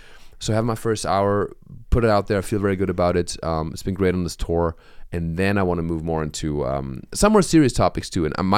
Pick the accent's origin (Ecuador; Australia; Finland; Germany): Germany; now in United States; It's a lot about my struggle as a German living in America.